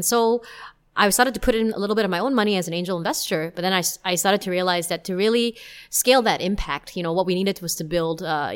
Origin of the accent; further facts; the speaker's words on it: Singapore; if you hear me speaking with my Singaporean friends, then you will definitely know that I am Singaporean.